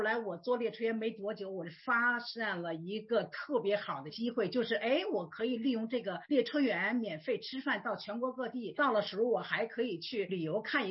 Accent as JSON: {"language": "Chinese", "region": "Beijing", "country": "China", "tie": "born there", "said": "我呢出生在60年代的北京"}